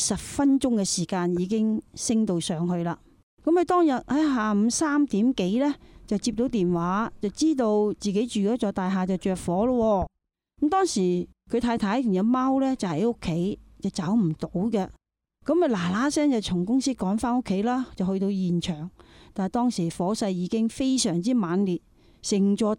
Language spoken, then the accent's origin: Cantonese; Hong Kong; 我哋香港人